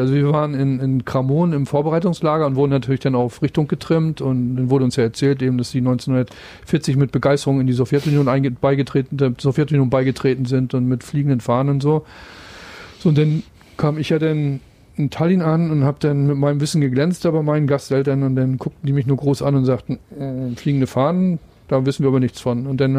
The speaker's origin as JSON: {"language": "German", "town": "Schwerin", "region": "Mecklenburg-Vorpommern", "country": "Germany", "tie": "born or raised there", "said": "ich bin ja in der Fritz-Reuter-Schule zur Schule gegangen in Schwerin"}